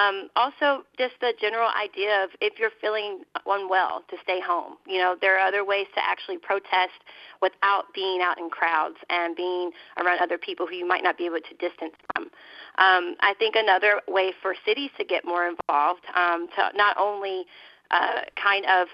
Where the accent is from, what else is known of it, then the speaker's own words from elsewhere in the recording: Louisville, Kentucky, United States; My hometown is Louisville